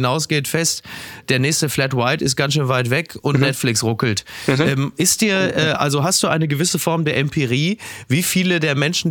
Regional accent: Castrop-Rauxel, North Rhine-Westphalia, Germany; Unter anderem Chris Führig aus meiner Heimatstadt Castrop-Rauxel.

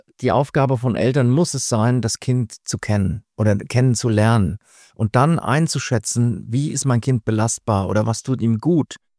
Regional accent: Hesse, Germany; zumindest in Hessen, wo ich herkomme, ab 4. Klasse ist der Aufklärungsunterricht.

